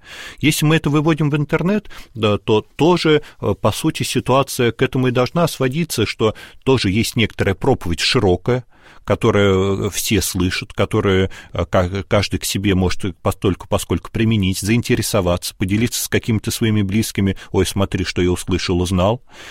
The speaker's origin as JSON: {"language": "Russian", "region": "Moscow", "country": "Russia", "tie": "born or raised there", "said": "Вот я просто рос в 90-е годы в Москве"}